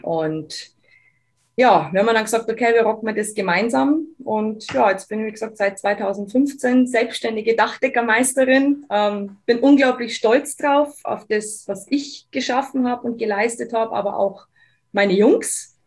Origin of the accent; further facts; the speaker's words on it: Bavaria, Germany; ich habe wirklich überlegt, ob ich euch meinen Dialekt antun soll. Aber auch wenn ich versuche, Hochdeutsch zu reden, kann ich meine Herkunft nicht leugnen. Also ja, ich bin aus Bayern. … bin 35 Jahre alt